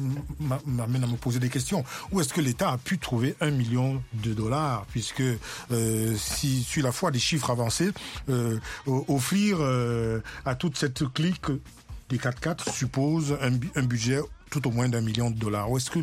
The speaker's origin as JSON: {"language": "French", "country": "Cameroon", "said": "Je suis Camerounais d'origine"}